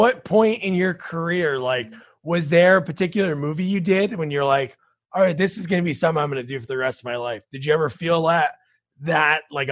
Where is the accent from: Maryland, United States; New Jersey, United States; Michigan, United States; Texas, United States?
New Jersey, United States; I grew up in New Jersey. I live here now.